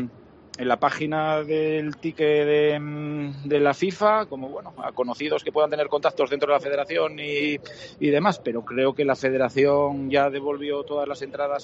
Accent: Spain; Y somos 50 españoles los que nos llamaron para venir aquí.

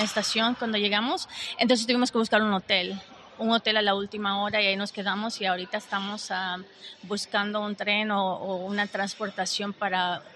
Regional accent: Dallas, Texas, United States; Pero como nosotros venimos de Dallas, Texas, de Estados Unidos, pues no tenemos, estamos en vacaciones, ¿no?

